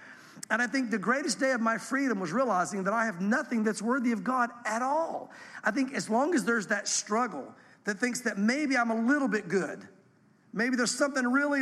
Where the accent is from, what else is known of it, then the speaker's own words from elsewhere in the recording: the South, United States; Now, we in the South, we have religious tradition. And I grew up in the South.